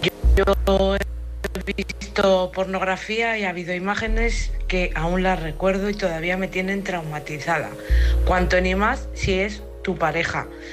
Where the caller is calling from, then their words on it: San Sebastián de los Reyes, Community of Madrid, Spain; de San Sebastián de los Reyes.